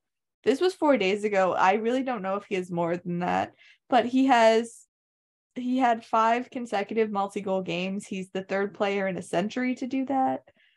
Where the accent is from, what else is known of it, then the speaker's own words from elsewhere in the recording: Canada; So anyway, I think she's on curse, which is not what I want to hear as a Canadian hockey fan.